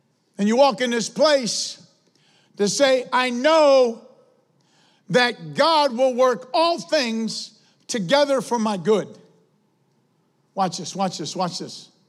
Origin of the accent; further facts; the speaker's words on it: Alfred, New York, United States; it reminded me that we came from Elfrid. Like, I have family, my family, mom and dad. Mom and dad are from Syracuse.